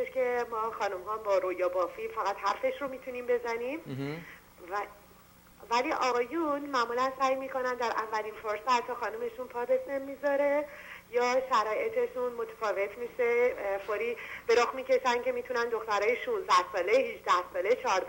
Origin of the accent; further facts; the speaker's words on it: Iran; moved away; من تازه از ایران اومدم.